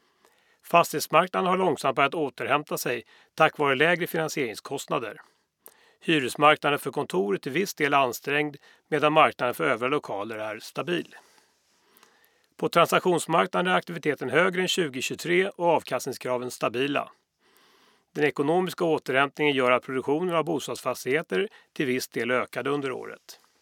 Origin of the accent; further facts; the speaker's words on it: Stockholm, Stockholm County, Sweden; Jag kommer från Stockholm